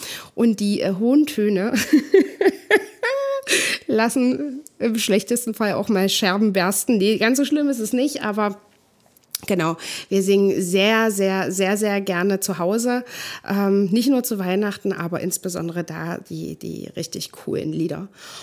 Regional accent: Germany; born there; Ich bin ja in der DDR geboren.

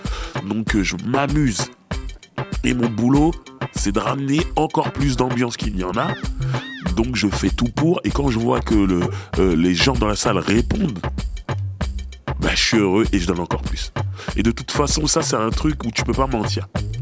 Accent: France; Ils disent, mais tu viens d'où ? Je dis, de France.

